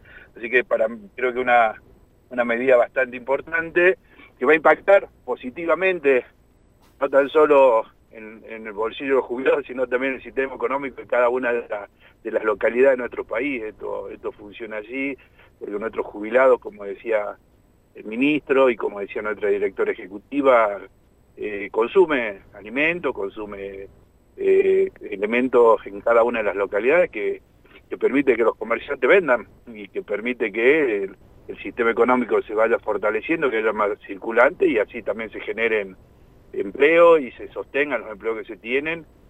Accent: Tucumán, Argentina; yo soy del interior de Tucumán, me toca recorrer estas tres provincias

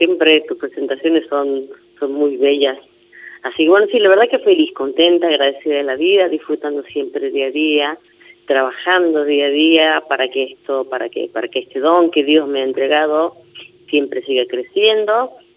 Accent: La Rioja, Argentina; Me da mucho orgullo decir como riojana

